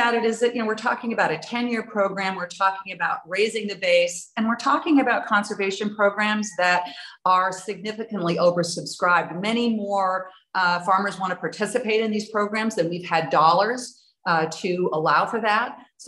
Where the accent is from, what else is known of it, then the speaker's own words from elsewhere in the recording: Minnesota, United States; It's very good for my home state of Minnesota